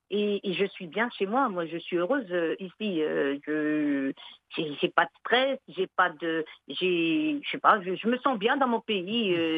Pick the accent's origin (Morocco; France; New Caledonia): Morocco; Marrakesh, Marrakesh-Safi; moved away; Moi, je suis d'origine de Marrakech. Hein. On avait une maison à Douar Koudia.